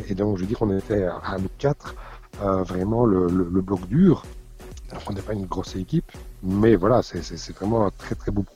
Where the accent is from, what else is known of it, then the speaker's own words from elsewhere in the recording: Charleroi, Wallonia, Belgium; moi je suis Carolo, je suis fier de l'être.